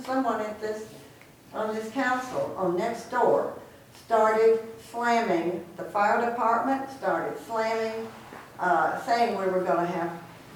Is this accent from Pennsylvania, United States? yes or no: no; Rome, Georgia, United States; I grew up on Mount Alto in Rome, Georgia. This is my spot.